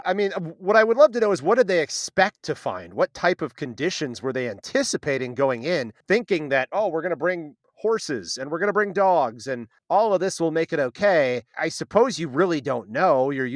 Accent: Wisconsin, United States; That's how I felt when I lived growing up in Wisconsin, when it got to be about -8 outside.

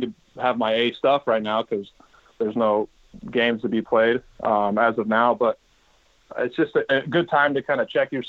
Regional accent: California, United States; Growing up in the Bay Area, obviously, as a Giants fan

